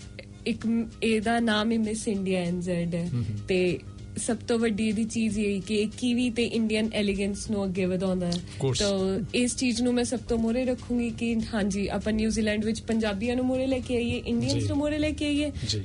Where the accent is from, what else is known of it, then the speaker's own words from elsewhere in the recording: Kapurthala, Punjab, India; now in New Zealand; ਮੈਂ ਸਰ ਕਪੂਰਥਲੇ ਤੋਂ ਹਾਂ